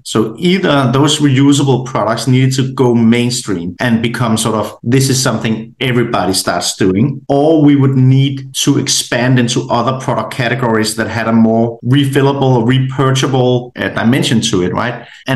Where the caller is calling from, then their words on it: Copenhagen, Capital Region of Denmark, Denmark; I'm calling in from Copenhagen, Denmark, which is in Scandinavia.